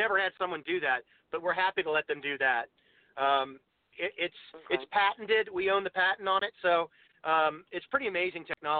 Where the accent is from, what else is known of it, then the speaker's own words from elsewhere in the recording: Virginia Beach, Virginia, United States; Because I'm from Virginia Beach, and I know a lot of people that own hotels